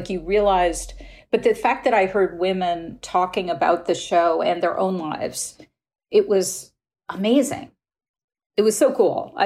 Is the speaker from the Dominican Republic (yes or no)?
no; New York, United States; I grew up, I'm a New Yorker.